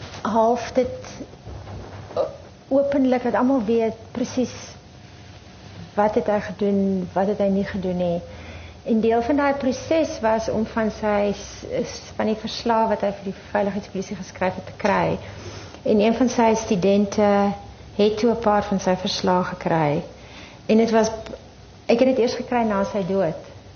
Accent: Wellington, Western Cape, South Africa; Deur my tuisdorp connection in Wellington

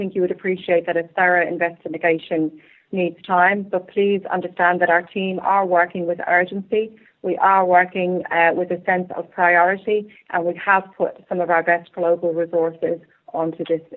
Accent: Ireland; As an Irish woman, it's nice to hear you use the word shenanigans

